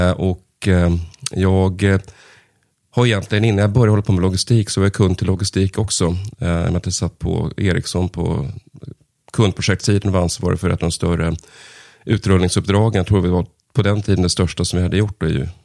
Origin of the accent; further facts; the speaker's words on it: Stockholm, Stockholm County, Sweden; Jag är uppvuxen i Stockholm. Jag bor i Stockholm.